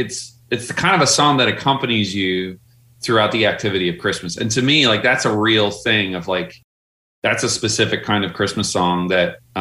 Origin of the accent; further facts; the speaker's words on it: Newfoundland and Labrador, Canada; because of where I grew up in Newfoundland, Canada, they still celebrated in some ways the church calendar.